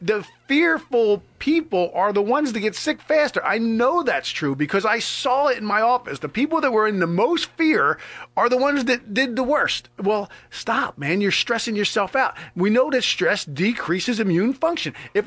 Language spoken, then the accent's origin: English; New Jersey, United States; I'm an Italian from Jersey.